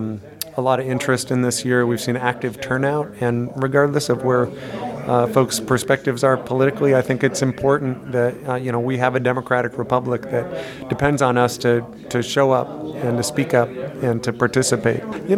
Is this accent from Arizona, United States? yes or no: no; Port Angeles, Washington, United States; That was my background. I grew up in Port Angeles and ended up working professionally in economic development because the economy took a turn for the worse when I was in high school.